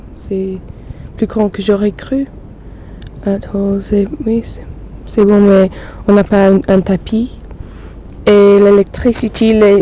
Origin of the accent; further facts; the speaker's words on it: West Midlands, United Kingdom; French is a second language; now in Manchester, United Kingdom; Je viens de Warwickshire, c'est au milieu d'Angleterre.